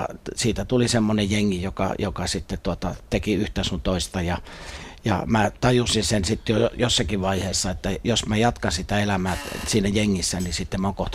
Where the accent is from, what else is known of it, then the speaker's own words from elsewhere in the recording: Turku, Southwest Finland, Finland; also born or lived in Sweden; mä olin Etelä-Ruotsissa Purosissa, kun asuttiin siellä 60-luvun alkupuolella, muutettiin perheenä sinne Turusta. Turku on mulle erittäin rakas ja ihana kaupunki.